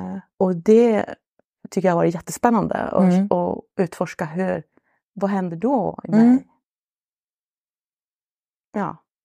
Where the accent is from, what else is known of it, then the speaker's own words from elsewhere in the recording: Luleå, Norrbotten County, Sweden; jag är från Luleå i Norrbotten.